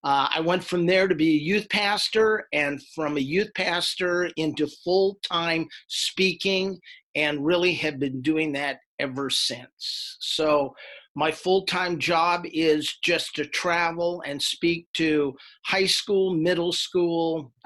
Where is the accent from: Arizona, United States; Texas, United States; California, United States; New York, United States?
California, United States; San Francisco; I'm born and raised in California, San Francisco area.